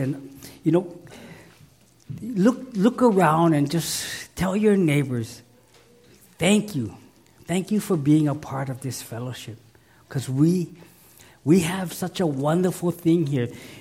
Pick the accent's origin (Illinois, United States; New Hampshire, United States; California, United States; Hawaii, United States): Hawaii, United States; You know, when you go to the conference, where are you from? Oh, Hawaii.